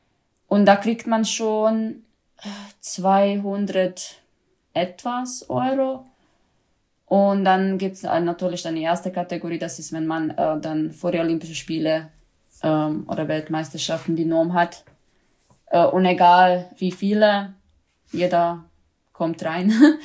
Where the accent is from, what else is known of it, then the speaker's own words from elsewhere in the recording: Zagreb, City of Zagreb, Croatia; German is a second language; Zagreb. Hauptstadt.